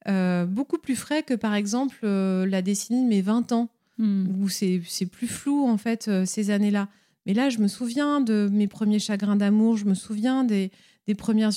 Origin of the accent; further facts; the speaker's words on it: Orléans, Centre-Val de Loire, France; also born or lived in Paris; J'ai grandi à Orléans, puis ensuite à Paris.